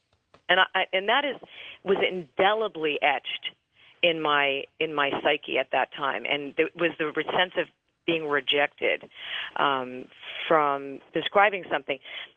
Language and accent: English; Canada; I'm Canadian, right?